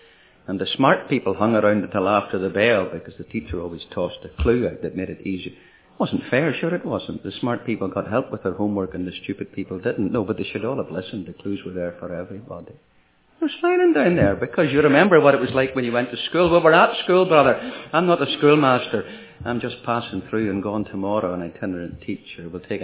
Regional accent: Ireland; After all, I'm Irish, and an Ireland ministry meeting start at 8 and go to 9:10, so I could forget myself.

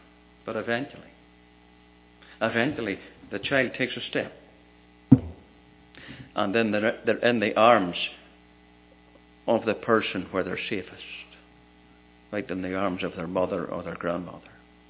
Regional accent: Ireland; I come from Ireland. I grew up in a fairly rural area.

